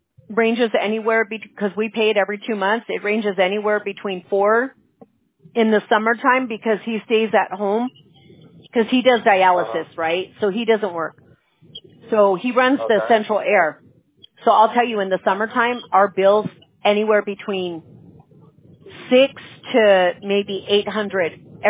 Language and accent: English; Fountain Valley, California, United States; We're in California. We're in Fountain Valley. If you've ever been to Disneyland, we're about maybe 20 minutes away.